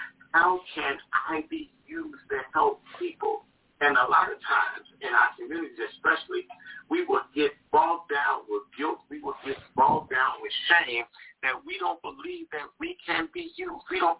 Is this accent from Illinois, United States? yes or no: yes; Chicago, Illinois, United States; Born and raised in Chicago. I'm a Chicago kid through and through. I was born on the west side, moved to the suburbs, now back in the city.